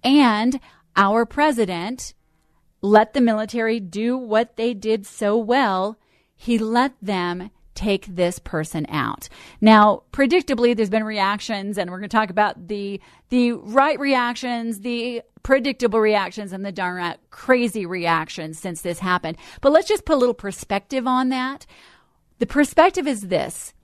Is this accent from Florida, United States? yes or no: no; Colorado, United States; my background, although I was raised here in Colorado and Lowry Air Force Base and proud to be so